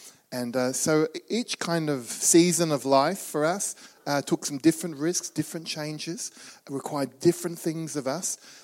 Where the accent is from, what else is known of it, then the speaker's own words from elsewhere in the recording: Melbourne, Victoria, Australia; also born or lived in Bangkok, Thailand; We grew up in Melbourne in Australia